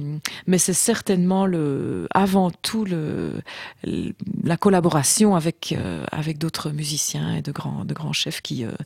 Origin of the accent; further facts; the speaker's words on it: Malmedy, Wallonia, Belgium; born there; Vous savez, je suis née à Malmedy, une petite ville en Belgique où le carnaval, c'est une très très grande tradition.